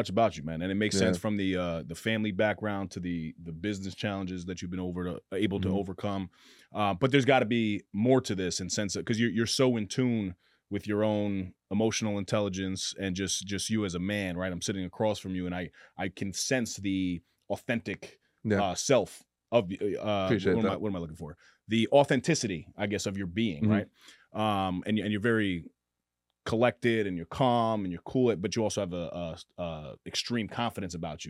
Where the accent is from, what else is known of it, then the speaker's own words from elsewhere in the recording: Mount Vernon, New York, United States; So when it comes to water, unfortunately, I grew up in Mount Vernon, New York. You know, sink drink and the hose drink. Very normal.